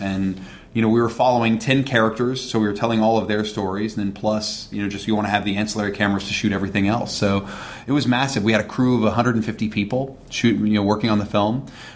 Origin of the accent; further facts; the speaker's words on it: West Virginia, United States; I'd been to other cons, you know, in New York and in my home state of West Virginia